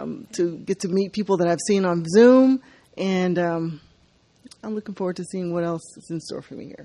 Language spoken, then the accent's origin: English; Alaska, United States; Because I felt like I needed to share. I'm from Alaska.